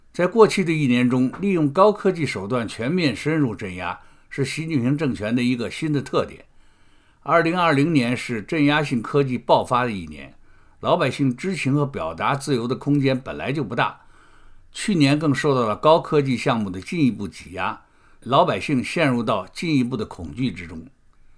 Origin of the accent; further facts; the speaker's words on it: China; 对我们中国人以及中国的前途有什么影响呢？